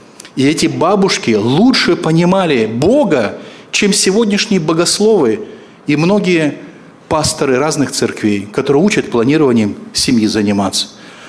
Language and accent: Russian; Leningrad, Saint Petersburg, Russia; born there; моя семья, родители жили в Кишиневе, но я родился в Ленинграде.